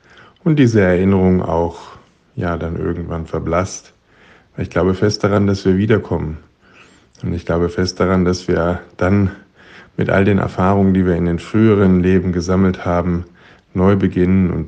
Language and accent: German; Winterthur, Zurich, Switzerland; Ich bin 57 Jahre alt demnächst. Ich komme aus Winterthur in der Schweiz